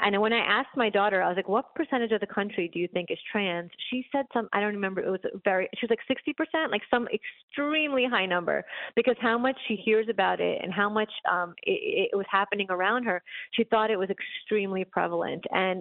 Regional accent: New York City, New York, United States; I grew up poor in Brooklyn

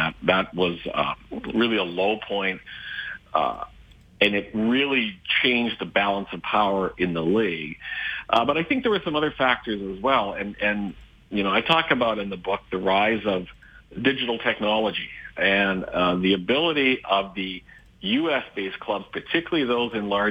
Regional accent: Regina, Saskatchewan, Canada; moved away as an adult; now in United States; as a Canadian and Canadian growing up in Regina and really for much of my life seeing a Canadian perspective, I've lived in the United States here for 20 years.

